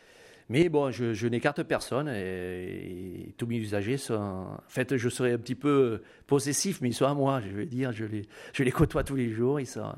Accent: Limoges, Nouvelle-Aquitaine, France; born there; now in Marseille, France; donc. Je suis né à Limoges, d'origine périgourdine, et je suis un facteur à Marseille depuis 25 ans.

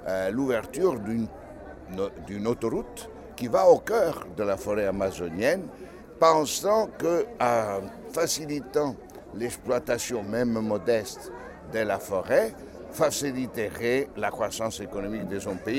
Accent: Italy; ce n'est pas parce que je suis italien

